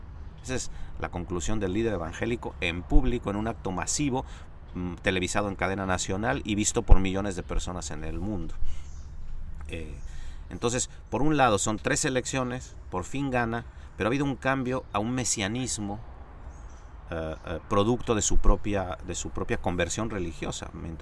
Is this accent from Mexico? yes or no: yes; Mexico; Y los culpables somos los mexicanos